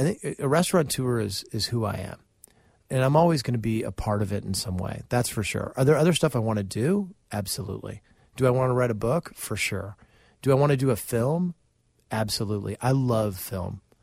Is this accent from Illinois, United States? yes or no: yes; Springfield, Illinois, United States; Like in Springfield, Illinois, my hometown, and God love them. I love Springfield, Illinois.